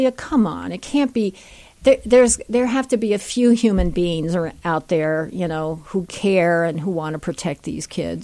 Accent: Haiti; I'm from Haiti. And the one thing I know, like coming from Haiti, when I was, by the time when I hit 14, 15

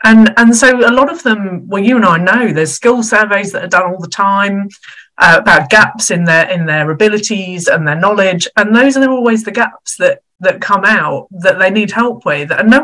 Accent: India; hi, I'm Indian, so a lot of my family are engineers.

